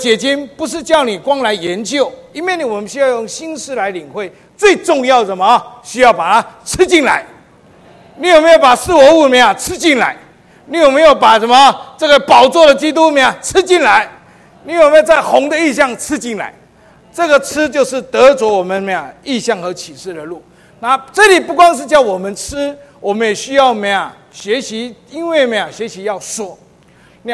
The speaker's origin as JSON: {"language": "Chinese", "region": "southern Taiwan", "country": "Taiwan", "said": "我们是本省人，南部人，我一定要吃饭"}